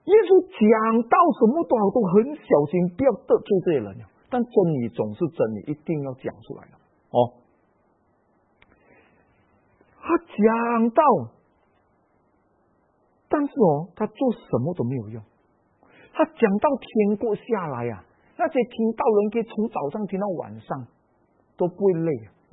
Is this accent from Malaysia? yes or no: yes; Malaysia; 我们马来西亚人叫伊拉